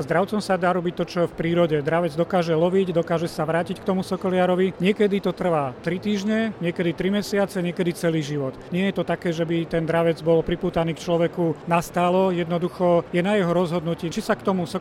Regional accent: Bojnice, Trenčín Region, Slovakia; ako robili prvé vystúpenie u nás v Bojniciach na starom amfiteátri v roku 1993

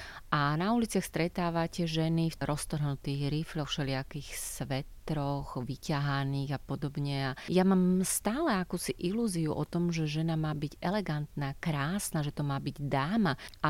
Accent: Nová Dubnica, Trenčín Region, Slovakia; now in Bratislava, Slovakia; Ja som z Novej Dubnice pôvodom a som na to úplne hrdá.

